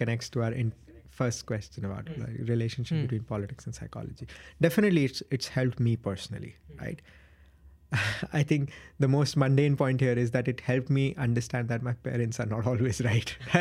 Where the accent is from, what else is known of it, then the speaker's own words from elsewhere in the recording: India; English is a second language; especially growing up in India.